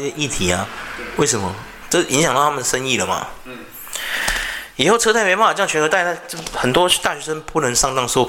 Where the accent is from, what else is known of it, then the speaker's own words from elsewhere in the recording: Taiwan; 我们就先讲自己国家台湾就好了。你有没有发现我们台湾人 教小孩负责任这件事很难教到